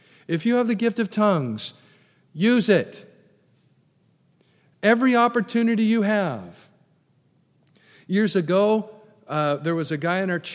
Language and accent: English; California, United States; And the whole time, I'm from California, guess what I'm thinking? Earthquake, that's right.